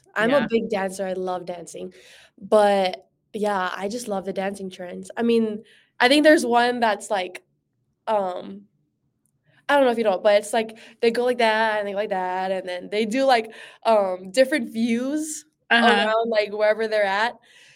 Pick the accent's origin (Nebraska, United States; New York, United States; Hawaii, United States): Hawaii, United States; I mean, no one is really from Hawaii but me and Ilana.